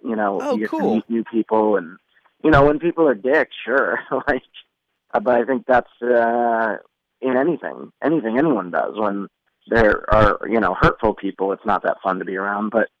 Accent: Boston, Massachusetts, United States; but growing up, of course, I played baseball all the time, and that was it.

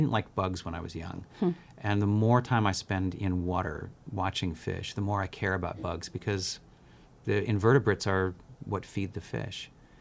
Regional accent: New York, United States; I grew up in the Catskill Mountains in New York

